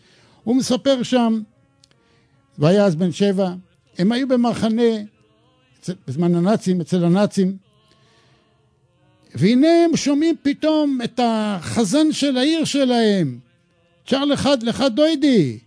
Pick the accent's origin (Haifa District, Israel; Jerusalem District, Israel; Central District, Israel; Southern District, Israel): Jerusalem District, Israel; Jerusalem; אני נמצא בבני ברק, האולפן בבני ברק, אני ירושלמי, אבל עכשיו הגעתי לבני ברק.